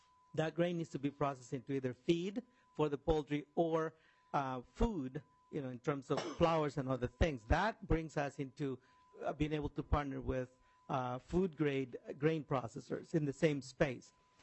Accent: Guatemala; English is a second language; now in Northfield, United States; I live in Northfield, Minnesota. I'm from Guatemala.

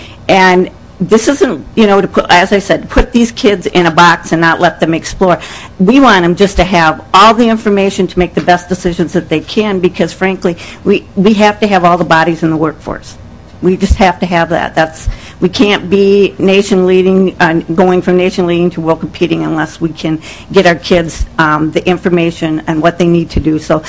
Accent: Rochester, Minnesota, United States; I'm from Rochester. We don't do this.

